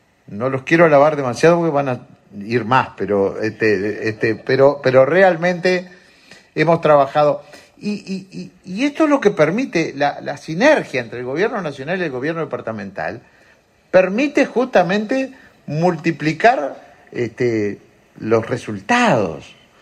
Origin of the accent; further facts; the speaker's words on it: Uruguay; somos pocos los uruguayos